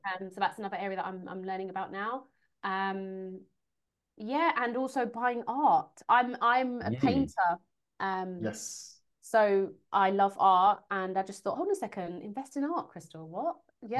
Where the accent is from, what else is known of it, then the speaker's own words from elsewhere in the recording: London, United Kingdom; now in Manchester, United Kingdom; I bought a flat in Manchester, and I'm from London. I don't know anyone in Manchester